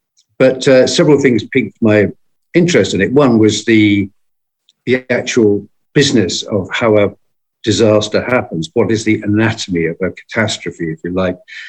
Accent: United Kingdom; I'm a Brit.

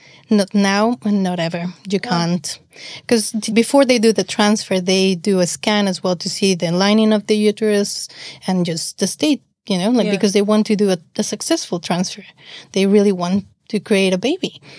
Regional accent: Mexico City, Mexico; I'm from Mexico City.

